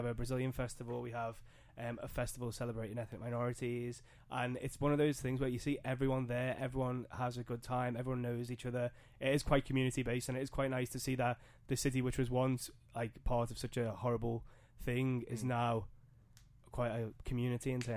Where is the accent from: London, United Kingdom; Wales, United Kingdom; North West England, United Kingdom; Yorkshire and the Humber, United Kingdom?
North West England, United Kingdom; Liverpool; I'm from Liverpool.